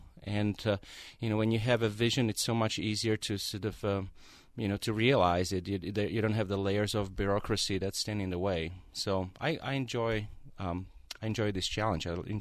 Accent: Bratislava, Bratislava Region, Slovakia; So my hometown of Bratislava, which is now has maybe close to 600,000 people

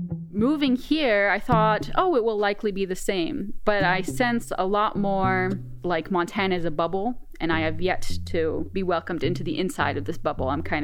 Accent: Israel; now in Helena, United States; But I felt like talking with this person I'd just met on the trail about the fact that I grew up in Israel seemed far less relevant

